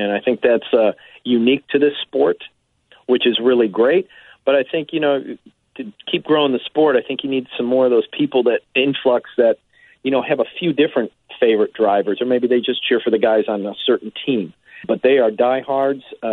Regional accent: St. Charles, Illinois, United States; Well, my dad grew up in Logan Square. My mom grew up in Downers Grove, and I am from St. Charles.

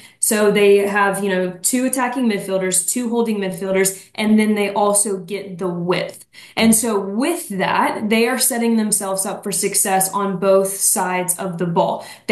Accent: Mississippi, United States; I'm from Mississippi.

